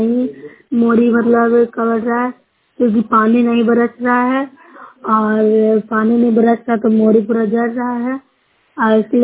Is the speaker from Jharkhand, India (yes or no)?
no; Noorsarai, Bihar, India; मैं नौसरा ब्लॉक से हूँ, जिला नालंदा से निवासी हूँ।